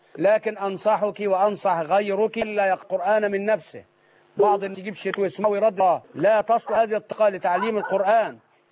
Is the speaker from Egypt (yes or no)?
yes; Egypt; الإبداع عندنا في مصر وفي كتير من بلاد الإسلام هو الرقص